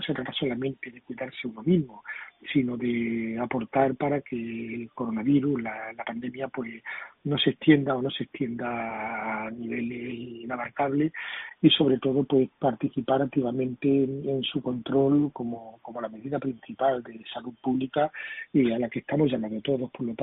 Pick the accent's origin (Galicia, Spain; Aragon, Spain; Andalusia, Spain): Andalusia, Spain; Huelva; los que somos de Huelva la echemos de menos en cuanto ponemos los pies fuera